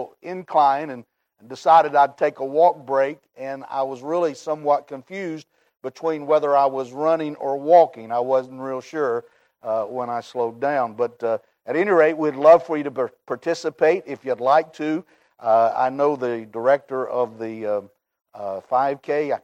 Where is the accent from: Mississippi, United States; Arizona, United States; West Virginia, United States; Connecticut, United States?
West Virginia, United States; Logan; That's my hometown, that area. I'm from Logan